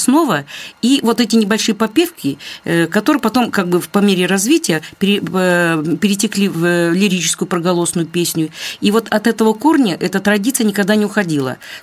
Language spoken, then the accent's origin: Russian; Russian North, Russia; поскольку я северянка и долгое время работала на кафедре